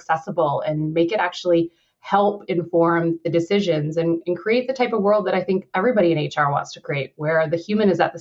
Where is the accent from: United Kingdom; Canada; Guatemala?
Canada; I'm Canadian. I'm a mom of two, an 11 and 6-year-olds that are crazy full of energy.